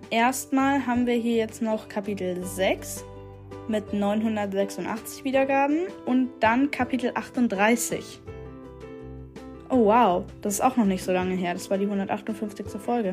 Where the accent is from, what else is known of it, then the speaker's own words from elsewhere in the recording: Germany; Ich bin ja auch aus Deutschland